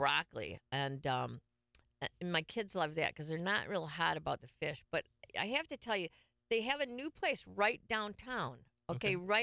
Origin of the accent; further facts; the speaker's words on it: Melbourne Beach, Florida, United States; So Melbourne Beach, I'm from Melbourne Beach. It's beautiful. It's beautiful down there. It's quiet.